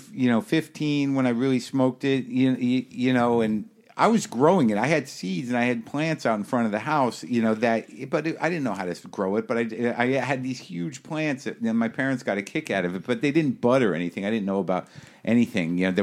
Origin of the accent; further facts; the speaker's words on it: New Mexico, United States; Were loaded guns around because I grew up in New Mexico. Plenty of guns around.